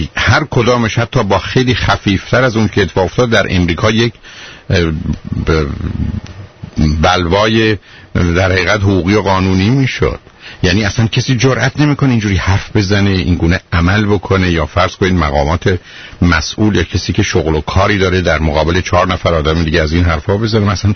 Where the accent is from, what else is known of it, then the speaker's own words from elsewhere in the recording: Iran; به عنوان یه ایرانی